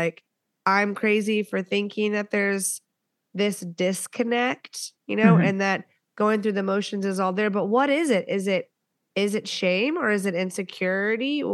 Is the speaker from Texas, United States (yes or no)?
yes; Texas, United States; Okay, so a lot of my family's in Louisiana. I'm from Texas and we were non-denominational, but like mega church, like speaking in tongues, like all that stuff.